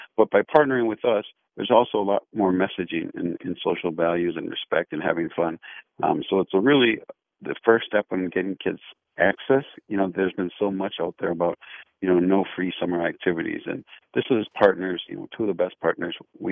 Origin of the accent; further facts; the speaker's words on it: St. Paul, Minnesota, United States; born there; I was born in St. Paul, so it's going to revitalize that area.